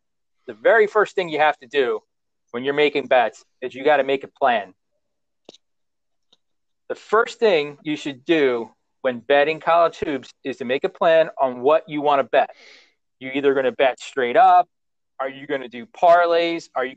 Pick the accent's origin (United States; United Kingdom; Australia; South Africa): United States; New Jersey; we're from New Jersey. Mm-hmm. We kind of grew up East Coast, Big East.